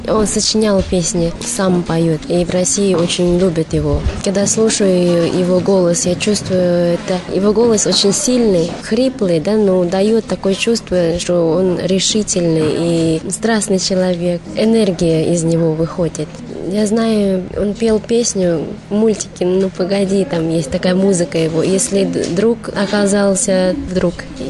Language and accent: Russian; Vietnam; Russian is a second language; now in Tula, Russia; Я приехала из Вьетнама. Я студентка 5-го курса международного факультета Тульского государственного педагогического университета имени Льва Николаевича Толстого.